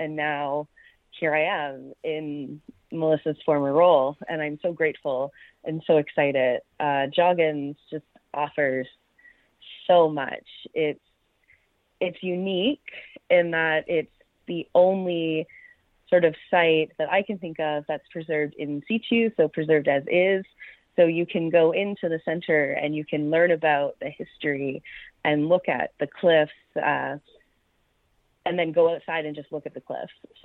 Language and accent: English; Pictou, Nova Scotia, Canada; I'm very excited to come back to Nova Scotia and visit my hometown of Pictou and visit the surrounding communities